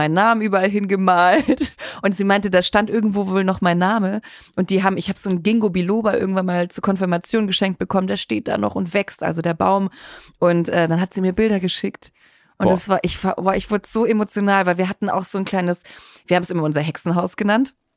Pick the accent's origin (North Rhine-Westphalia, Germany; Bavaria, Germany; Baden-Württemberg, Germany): Baden-Württemberg, Germany; Unterrotenstein; also born or lived in Rottweil; Die älteste Stadt Baden-Württembergs, hat eine tolle Fasnet. Ist meine Heimat, bin ich geboren. Ich liebe Rottweil.